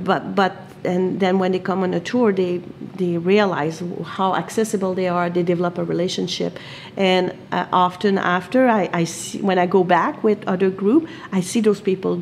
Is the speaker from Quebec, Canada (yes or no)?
yes; Quebec, Canada; English is a second language; also born or lived in Vancouver / Prince George; I was from Quebec, but I've been in BC for quite a long time.